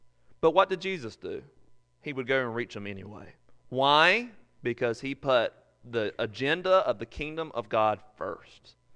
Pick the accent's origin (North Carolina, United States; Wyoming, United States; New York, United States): North Carolina, United States; I'm sad to say that growing up in Randolph County, I understood that one party was good, the Republicans.